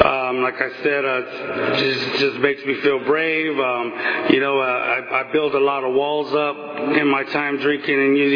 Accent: Bakersfield, California, United States; You know, I was born and raised in Bakersfield. Moved around a lot of places when I was a kid, but I always ended up in Bakersfield, raised on the east side of town.

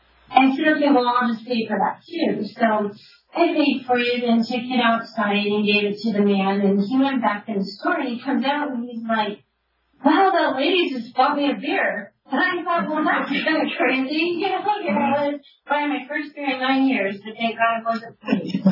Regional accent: Hawaii, United States; I'm from Hawaii.

